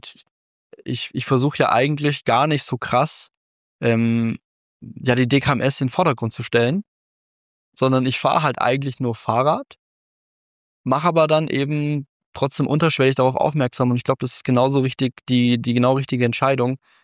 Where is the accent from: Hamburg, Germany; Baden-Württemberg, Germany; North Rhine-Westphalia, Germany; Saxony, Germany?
Baden-Württemberg, Germany; Crailsheim; Ich komme aus Crailsheim. Ist eine Kleinstadt in Baden-Württemberg an der bayerischen Grenze. Und da bin ich auch jetzt aufgewachsen.